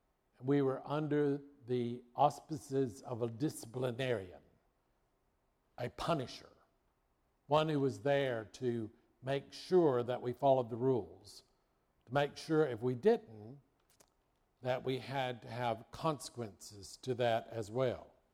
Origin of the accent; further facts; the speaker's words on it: Marietta, United States; But remember, I grew up in Marietta.